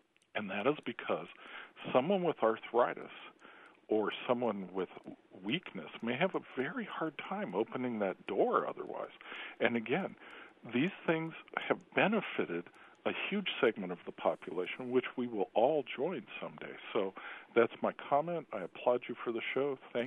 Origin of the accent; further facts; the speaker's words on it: Midwest, United States; I love about living in the Midwest, and I am a Midwesterner